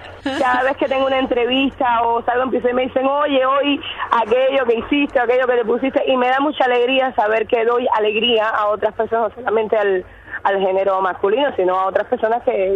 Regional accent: Santiago de Cuba, Cuba; Yo soy santiaguera, amor, yo soy santiaguera. O sea, y nací en el medio del carnaval, el 26 de julio.

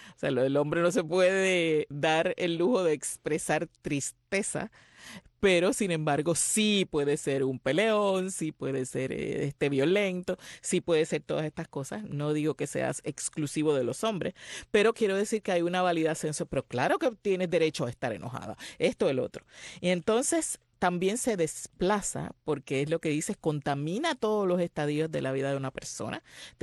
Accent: Puerto Rico; a pesar de que yo como puertorriqueña no la conozco

